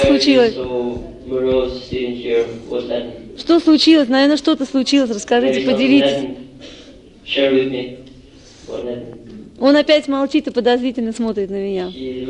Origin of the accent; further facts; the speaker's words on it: Armenia; Russian is a second language; now in Moscow, Russia; я из Москвы. Ну, вообще-то я из Армении, но сейчас... Сейчас я, в общем, живу и распространяю в Москве.